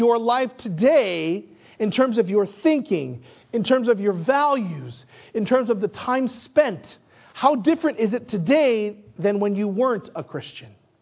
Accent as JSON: {"language": "English", "country": "United States", "said": "I'm Chinese American. My parents are from Taiwan. I am Chinese. I'm Chinese through and through, but I'm also torn because I'm raised in this country."}